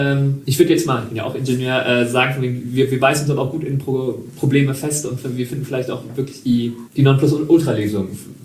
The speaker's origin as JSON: {"language": "German", "country": "Germany", "said": "wir sind ja beide Deutsche"}